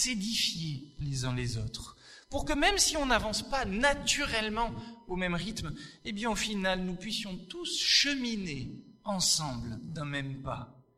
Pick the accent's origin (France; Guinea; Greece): France; Toulouse, Occitanie; also born or lived in Castres; Moi, personnellement, je ne suis pas d'ici. Je suis du Sud-Ouest. Je suis né à Castres, j'ai grandi dans le Sud-Ouest, à Toulouse. Je suis ici, avec mon épouse, on est arrivé depuis quoi ? 7 mois, 7-8 mois ? Ça fait 7 mois qu'on est là